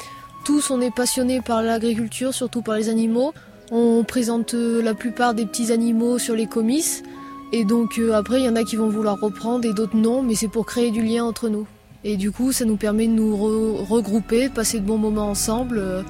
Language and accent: French; Auvergne-Rhône-Alpes, France; Ben, je suis originaire du Vercors. Après, le Vercors, c'est une montagne avec un style d'agriculture bien différent.